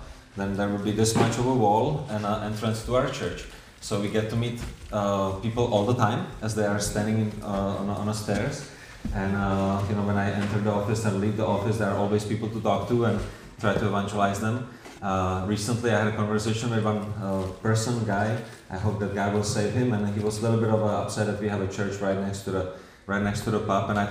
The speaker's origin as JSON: {"language": "English", "country": "Czechia", "second_language": "English", "said": "My English is a little bit funny because I'm from Czech."}